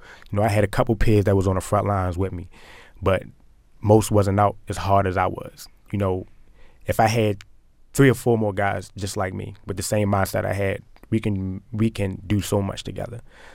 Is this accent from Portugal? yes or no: no; Baltimore, Maryland, United States; You know, I'm from Baltimore, so I knew what was going to happen